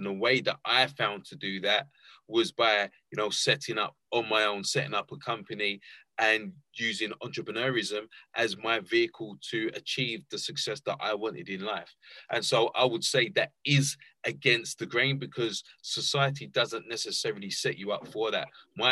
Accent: London, United Kingdom; I grew up in East London, underprivileged area, lived on a council estate with just me and my mum.

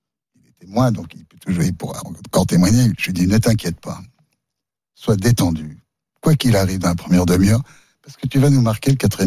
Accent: Brittany, France; vous savez, moi, je suis breton.

